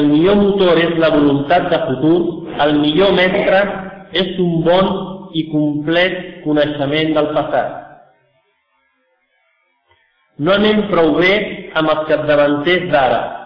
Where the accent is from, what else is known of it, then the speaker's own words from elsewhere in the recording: Catalonia, Spain; El fet nacional català és el mateix. Som catalans.